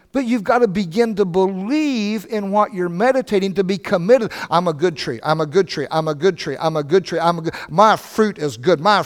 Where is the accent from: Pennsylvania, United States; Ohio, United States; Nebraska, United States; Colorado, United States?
Ohio, United States; We had an apple tree when I was growing up in Ohio, an apple tree out in the backyard